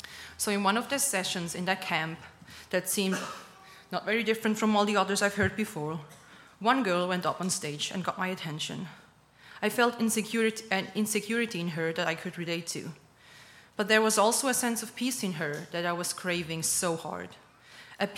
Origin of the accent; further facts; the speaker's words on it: Switzerland; English is a second language; moved away; I came all the way from Switzerland